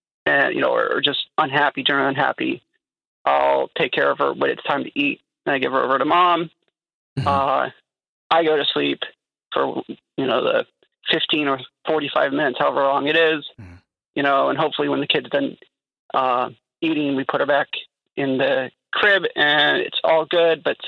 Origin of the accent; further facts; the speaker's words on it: the South, United States; I grew up in the South.